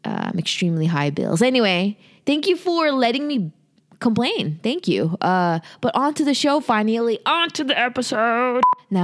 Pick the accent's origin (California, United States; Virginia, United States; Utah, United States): California, United States; now in Los Angeles, United States; I'm here in LA with a double digit, like maybe 56 degrees. I was originally from NorCal.